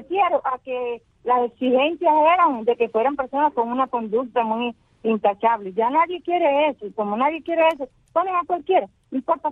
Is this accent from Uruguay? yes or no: no; Cuba; Y somos los cubanos los que tenemos el derecho de ser libres un día